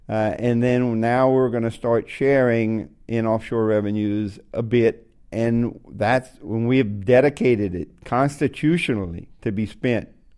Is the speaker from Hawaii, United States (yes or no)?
no; Louisiana, United States; I'm a Cajun, which is French. We run out of Nova Scotia and settled in South Louisiana and had nothing there and took the challenges.